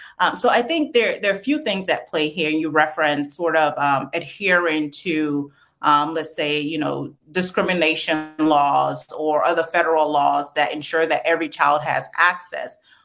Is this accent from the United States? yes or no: yes; St. Paul, Minnesota, United States; I grew up in St. Paul, Minnesota, and the first charter school was established in Minnesota.